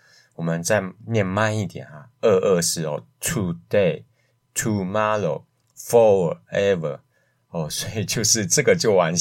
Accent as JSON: {"language": "Chinese", "country": "Taiwan", "said": "所以也就是我们台湾人常常用来的一个这个深情告白的密码，就是我爱你一生一世。"}